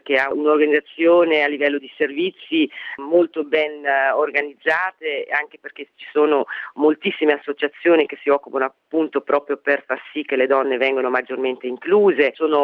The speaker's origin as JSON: {"language": "Italian", "country": "Belgium", "tie": "born or raised there", "said": "io sono nata e cresciuta in Belgio"}